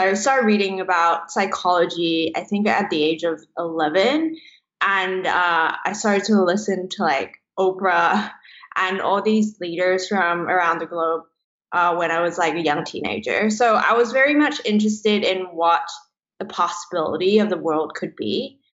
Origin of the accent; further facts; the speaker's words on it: Hong Kong; I'm from Hong Kong originally, so Chinese parents.